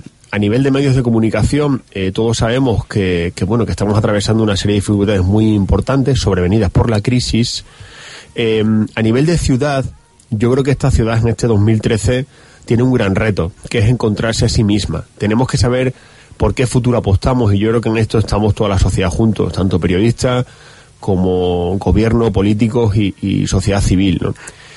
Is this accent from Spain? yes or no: yes; Cáceres, Extremadura, Spain; Los cacereños somos muy cacereños y las cacereñas